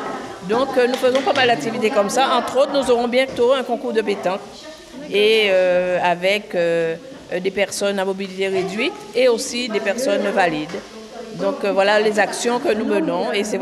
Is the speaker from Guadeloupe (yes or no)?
yes; Guadeloupe; also born or lived in France; je viens de la Guadeloupe, je suis de passage. À vrai dire, je connais très bien la France puisque j'ai vécu 40 ans. Et actuellement, je suis repartie dans mon pays d'origine.